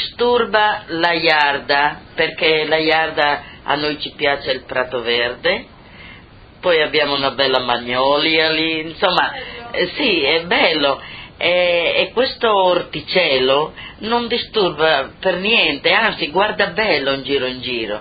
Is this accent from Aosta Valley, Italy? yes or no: no; Baselia, Friuli-Venezia Giulia, Italy; sono di Baselia, mio marito è di Spilimbergo. Tra io e mio marito abbiamo differente friulano.